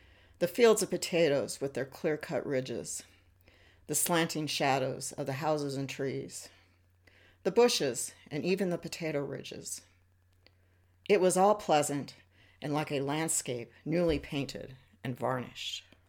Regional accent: the West, United States; I was born and I grew up in the American West and have spent most of my life here, except for 7 years in the Northeast right after college.

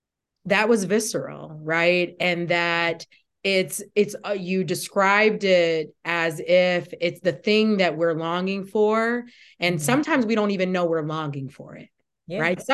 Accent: Kalamazoo, Michigan, United States; And I'm this woman from Kalamazoo, Michigan, right? I don't come from Chicago. I don't speak that language.

